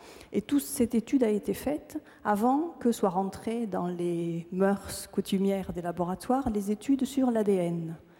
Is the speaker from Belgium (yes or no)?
no; Toulouse, Occitanie, France; accent: Toulouse; Vous entendez mon accent toulousain, les Pyrénées ne sont pas loin